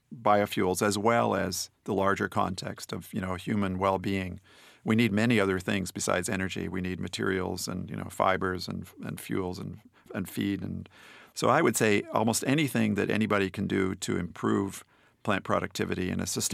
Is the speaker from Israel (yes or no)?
no; United States; So, as an American, a profligate energy user, United States uses 25% of world energy.